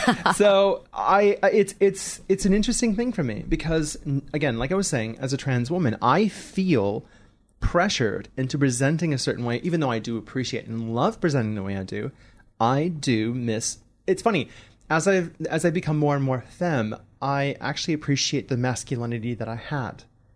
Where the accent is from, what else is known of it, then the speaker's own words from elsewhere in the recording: St. Louis, Missouri, United States; But like St. Louis Blues, my hockey team back home as well.